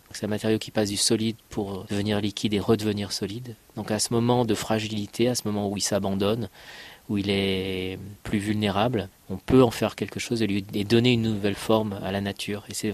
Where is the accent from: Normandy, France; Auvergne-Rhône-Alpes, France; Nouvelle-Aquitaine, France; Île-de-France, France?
Auvergne-Rhône-Alpes, France; Saint-Étienne; Mais c'est vrai que les souvenirs de mon enfance à Saint-Étienne, c'était plutôt ce qu'on appelait à Saint-Étienne les crassiers, mais qu'ailleurs on appelle les terrils